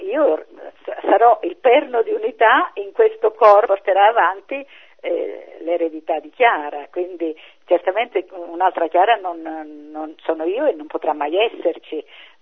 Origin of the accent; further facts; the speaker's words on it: Calabria, Italy; Io che sono calabrese